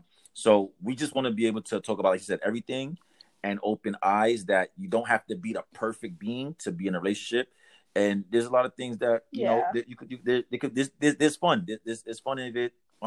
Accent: Costa Rica; I'm Hispanic. I'm from Costa Rica

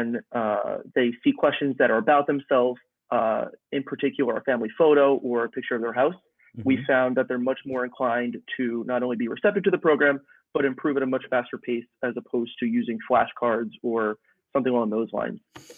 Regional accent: New York, United States; If I had to describe myself, well, first off, I'm from New York.

